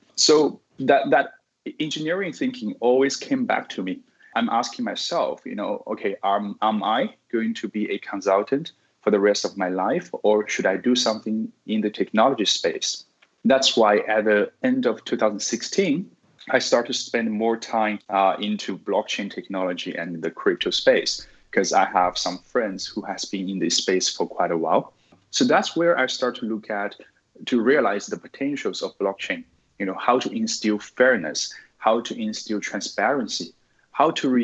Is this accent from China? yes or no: yes; Sichuan, China; English is a second language; now in Singapore; So I'm originally from China, but I've been living in Singapore for over 10 years. So this is kind of my second home for quite a while.